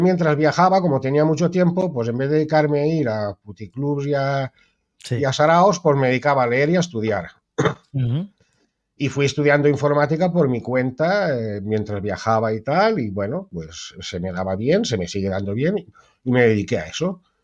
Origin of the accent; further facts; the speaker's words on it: Ibi, Valencian Community, Spain; now in Galicia, Spain; Pues yo soy de Alicante, nací en Ibi, el pueblo de los juguetes.